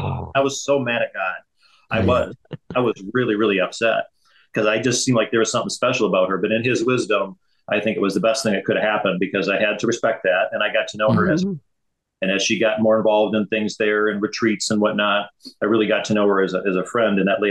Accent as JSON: {"language": "English", "region": "Michigan", "country": "United States", "tie": "born or raised there", "said": "it's kind of ironic that … and I both growing up in Michigan"}